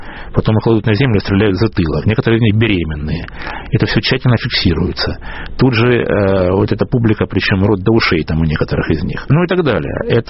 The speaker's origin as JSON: {"language": "Russian", "town": "Rostov-on-Don", "region": "Rostov Oblast", "country": "Russia", "tie": "born or raised there", "said": "мой родной город Ростов-на-Дону"}